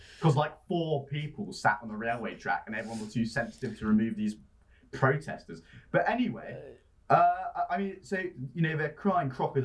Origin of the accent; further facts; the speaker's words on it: Ontario, Canada; now in Quebec, Canada; Bobby and I, you know, we're from Ontario, but we live in Quebec.